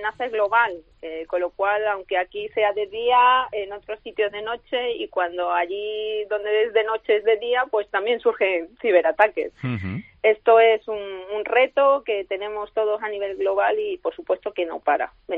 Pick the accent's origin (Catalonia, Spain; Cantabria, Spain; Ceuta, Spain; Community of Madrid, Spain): Ceuta, Spain; born there; now in Málaga, Spain; Soy ceutí, caballa de nacimiento eventual, pero malagueña de adopción, y quiero esta ciudad como la que más.